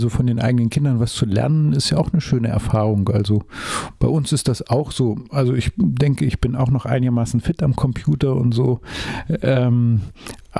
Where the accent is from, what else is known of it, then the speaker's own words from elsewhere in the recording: Leubingen, Thuringia, Germany; Erfurt ist mir ja nie so ganz fremd gewesen. Ich bin ja hier in der Nähe aufgewachsen und in Leubingen bei Sommer da. Das heißt, ich bin als Kind schon immer, wenn irgendwas Besonderes war, nach Erfurt gefahren.